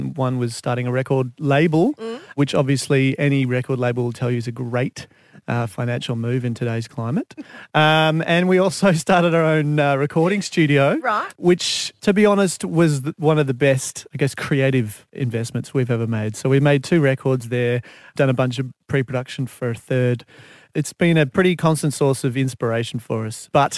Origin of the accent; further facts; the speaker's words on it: Scotland, United Kingdom; I'm Scottish, so I love a good bargain. I'm Scottish.